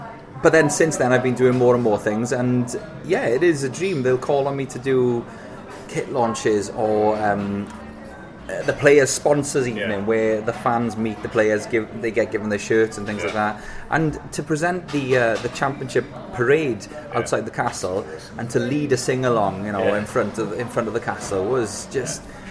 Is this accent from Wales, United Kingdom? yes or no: yes; Rhondda, Wales, United Kingdom; I was raised in the Rhondda. Went to Welsh school, Welsh junior school, Welsh comprehensive.